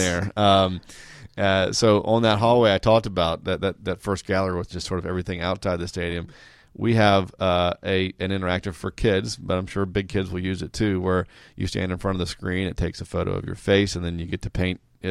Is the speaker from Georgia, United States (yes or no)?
yes; Atlanta, Georgia, United States; You know, when I tell people I'm born and raised in Atlanta, they kind of look at me funny like they've never seen